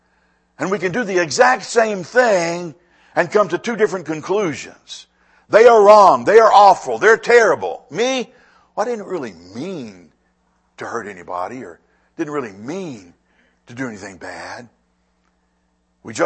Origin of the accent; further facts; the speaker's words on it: United States; Look, I'm an American. I thank God that God saw fit for me to be born in this country